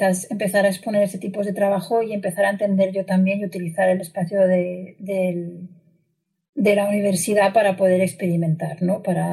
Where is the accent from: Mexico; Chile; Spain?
Spain; Carcaixent, Valencian Community; la estancia que tengo en Carcaixent, que es de donde vengo.